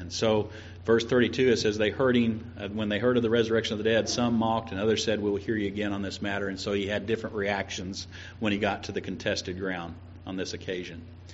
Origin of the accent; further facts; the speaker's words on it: Florida, United States; Just wouldn't have happened when I was growing up in Florida in the 70s.